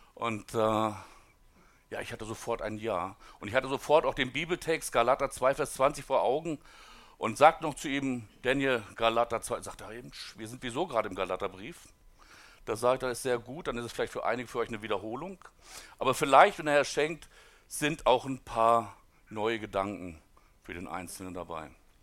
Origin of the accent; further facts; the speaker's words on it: Neuhaus an der Pegnitz, Bavaria, Germany; wir kommen aus Neuhaus an der Pegnitz, das ist ja gar nicht so weit von hier.